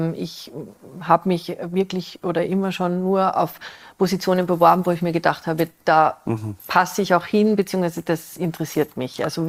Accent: Linz, Upper Austria, Austria; Ich komme ja aus Linz, also aus Ostösterreich

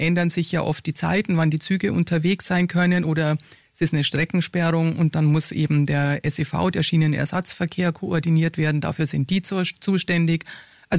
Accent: Ingolstadt, Bavaria, Germany; now in Augsburg, Germany; also ich komme ursprünglich aus Ingolstadt, wohne in Augsburg und war auch in Peiting und Umgebung politisch unterwegs.

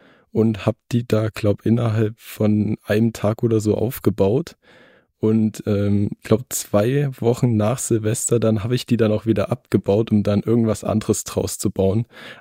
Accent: Saxony, Germany; ich bin 18 Jahre alt und … ich komme auch aus Sachsen.

